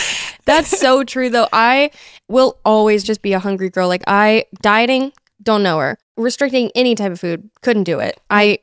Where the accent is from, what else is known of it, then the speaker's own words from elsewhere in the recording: the South, United States; born there; Girl, I was born like in the South.